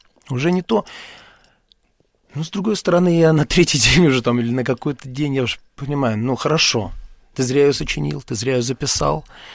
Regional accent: Moscow, Russia; born there; я грузин, который родился в Москве

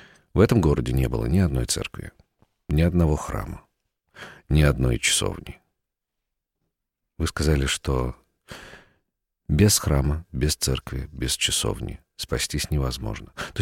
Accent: Dzerzhinsk, Nizhny Novgorod Oblast, Russia; Он сказал об этом, не зная о том, что я из Дзержинска, а я сказал «Ого».

